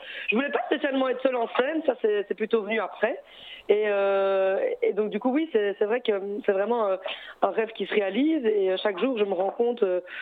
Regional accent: Belgium; Je suis belge de partout.

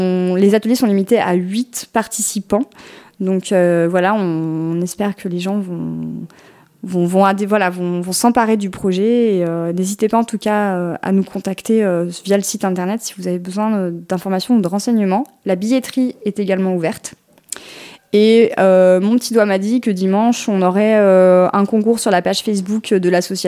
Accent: Auvergne-Rhône-Alpes, France; pas oublier que je viens de la vallée du Grésivaudan, de la Chartreuse en général.

